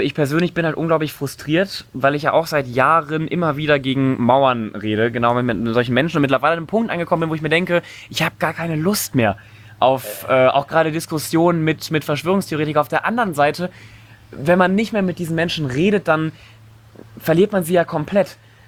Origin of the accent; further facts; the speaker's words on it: Cologne, North Rhine-Westphalia, Germany; ich komme ja aus Köln